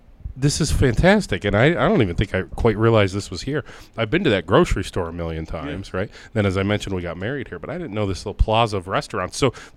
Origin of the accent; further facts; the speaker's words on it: Rochester, New York, United States; now in Brighton, United States; As I've already mentioned, I'm from Rochester. She's from Fairport.